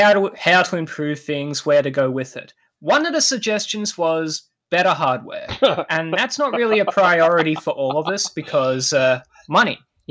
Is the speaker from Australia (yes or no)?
yes; Australia; it's simply referring to me as the Aussie or that fucking Aussie.